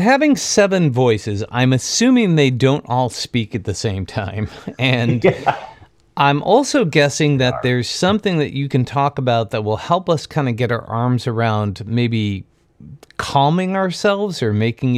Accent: New York, United States; I was born and raised in New York and Catholic.

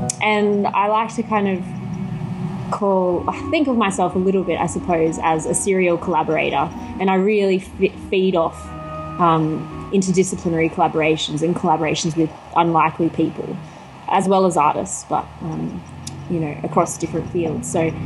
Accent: Bathurst, New South Wales, Australia; now in Canberra, Australia; I have a regional arts practice as well back in my hometown of Bathurst, and do a little bit of work in Sydney as well.

